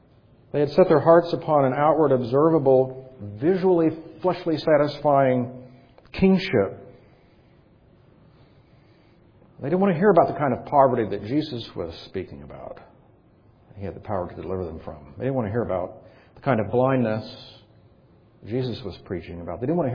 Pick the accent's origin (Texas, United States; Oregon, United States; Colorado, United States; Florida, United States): Texas, United States; I was born and raised in Texas, so the whole thing seems sort of absurd to me.